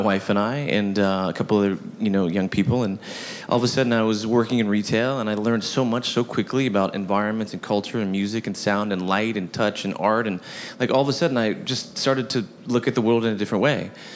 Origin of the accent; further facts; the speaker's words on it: Midwest, United States; I come from the Midwest, and we have this like really crazy thing where you show up.